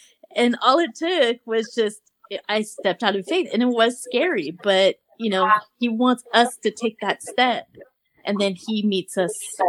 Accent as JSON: {"language": "English", "region": "California", "country": "United States", "tie": "born there", "said": "I was born in California, so I went down to Boyle Heights and saw, you know, things."}